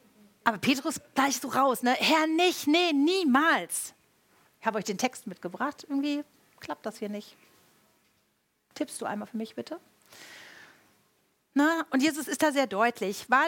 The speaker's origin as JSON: {"language": "German", "town": "Hofheim", "region": "Hesse", "country": "Germany", "said": "Ich komme ja aus Hofheim und ich komme genauer gesagt aus Marxheim. Das ist ein bisschen dörflich."}